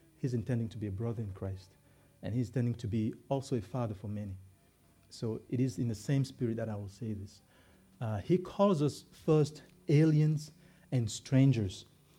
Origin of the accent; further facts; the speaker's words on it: Canada; So yes, we are Canadian, but really the true citizenship is the citizenship of heaven.